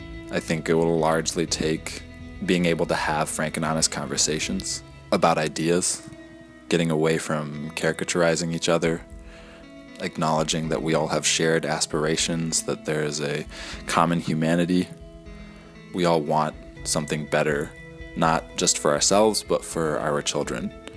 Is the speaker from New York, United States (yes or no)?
no; Yakima, Washington, United States; also born or lived in Philippines / Jordan; now in Seattle, United States; I live in Seattle. I grew up in Yakima. I arrived to the U.S. by way of the Philippines and Jordan.